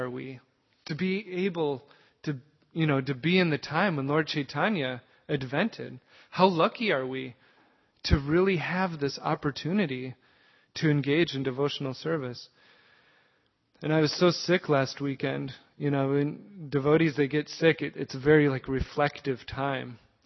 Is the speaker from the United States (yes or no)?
yes; South Dakota, United States; growing up in South Dakota, that's so much of the society there is hunting.